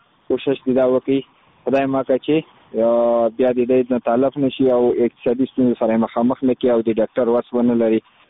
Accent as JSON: {"language": "Pashto", "region": "Khost", "country": "Afghanistan", "said": "زه خو د خوست ولایت مربوط یم، مرکز اوسیدونکی یم،"}